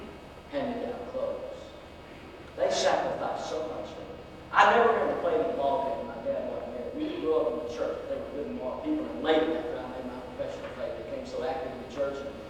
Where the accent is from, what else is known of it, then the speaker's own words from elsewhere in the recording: Fort Worth, Texas, United States; As I mentioned, I grew up in Fort Worth. My dad worked for the city of Fort Worth all of his life.